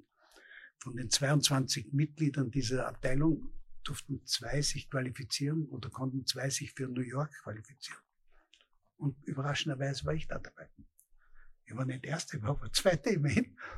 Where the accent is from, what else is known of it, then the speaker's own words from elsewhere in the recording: Austria; moved away; nachdem ich als Österreicher von den Franzosen eher wie ein Deutscher eingeschätzt wurde